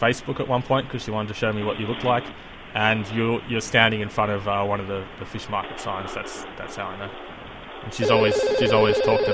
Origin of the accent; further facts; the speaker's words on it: Australia; Dude, I'm Australian. I don't live in America.